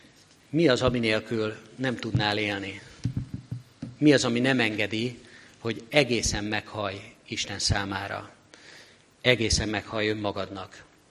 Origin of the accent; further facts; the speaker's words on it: Budapest, Hungary; now in Nógrád County, Hungary; Én egy nagyvárosi gyerek vagyok, ott nőttem fel Budapest szívében, és most ott vagyok Nógrád megyében